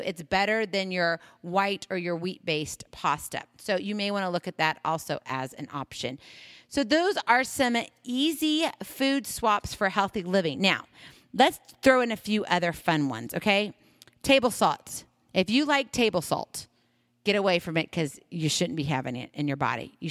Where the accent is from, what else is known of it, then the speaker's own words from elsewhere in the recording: Hawaii, United States; I know it sounds strange. I'm from Hawaii, but I'm not a real coconut fan.